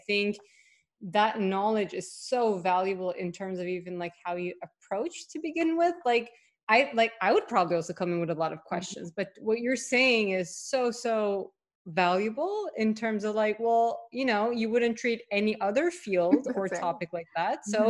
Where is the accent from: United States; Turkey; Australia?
Turkey; like, I grew up in Turkey. We're also very similar education system there.